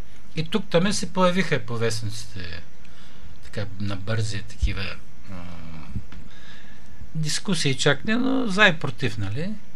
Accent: Shumen Province, Bulgaria; аз съм от Шуменския край и съм там почетен гражданин на Шумен

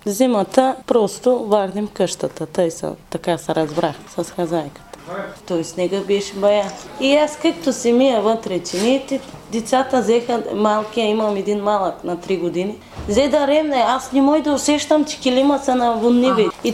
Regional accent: Kazanlak, Stara Zagora Province, Bulgaria; born there; now in Stransko, Bulgaria; 30. Аз съм родена в Казълнак.

